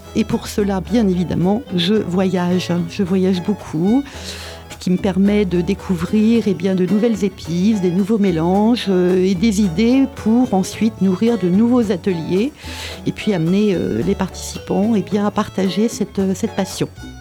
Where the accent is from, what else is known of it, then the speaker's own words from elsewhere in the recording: Paris, Île-de-France, France; born there; now in Montpellier, France; je suis née à Paris et j'habite à Montpellier depuis 30 ans. Ça fait 30 ans que j'ai décidé de quitter la capitale pour venir m'installer dans le sud.